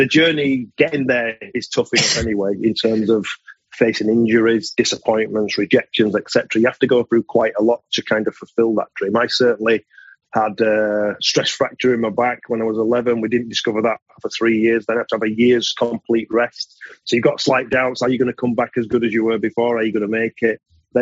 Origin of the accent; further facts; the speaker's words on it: Bradford, Yorkshire and the Humber, United Kingdom; I was a boy from Bradford. That's where I was born and raised in Bradford, to a black Caribbean dad and a white English mother. So my dad came over from a small island called Nevis in the Caribbean when he was 10 years old.